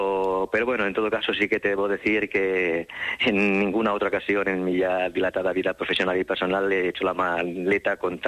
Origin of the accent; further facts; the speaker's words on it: Barcelona, Catalonia, Spain; aquí en Barcelona, que es de donde yo soy, pero yo creo que esto es cuestión de 2 semanas y en breve ya me incorporo a Gijón y espero ser un gijonés más.